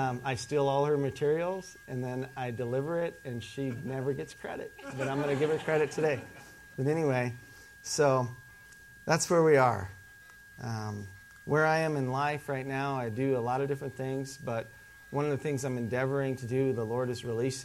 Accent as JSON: {"language": "English", "town": "Ipswich", "region": "South Dakota", "country": "United States", "tie": "born or raised there", "lives_now": "Texas, United States", "said": "I was raised in South Dakota, in the upper north central South Dakota, a little town called Ipswich, South Dakota."}